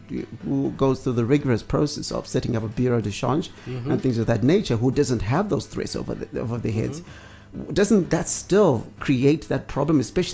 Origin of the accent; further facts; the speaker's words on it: Bulawayo, Zimbabwe; Vilayo, my hometown, 106.7, and we're broadcasting out of Harare